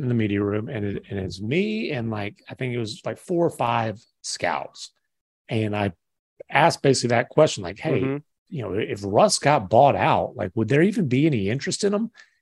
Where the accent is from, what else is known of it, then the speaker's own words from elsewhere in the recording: Arkansas, United States; Hey, man, when I was growing up in Arkansas.